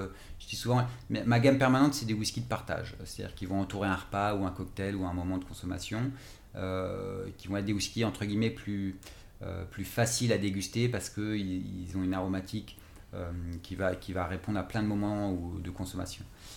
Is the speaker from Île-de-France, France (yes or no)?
yes; Paris, Île-de-France, France; moi, mon nom est alsacien, j'ai grandi à Paris, mais voilà, du côté de ma mère, on vient de Brest. Même après Brest, il y a un truc. On vient de la Pointe-Saint-Mathieu. voilà, et du côté de mon père, en fait, mes grands-parents étaient dans le Berry.